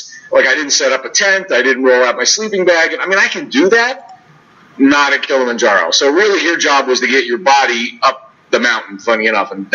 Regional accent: Saratoga, California, United States; We grew up in Northern California.

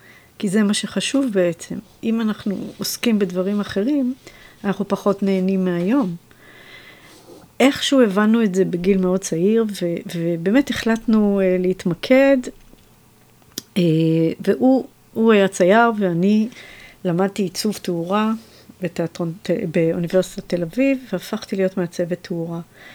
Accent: Jerusalem, Jerusalem District, Israel; אז אני גדלתי בירושלים. כשהייתי בת שנה, נולדתי בקטמון, עברנו לבית הקרם כשהייתי בת שנה.

